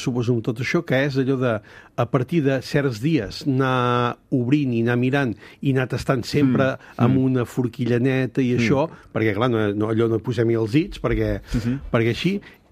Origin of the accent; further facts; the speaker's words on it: Catalonia, Spain; jo que sóc de la Garrotxa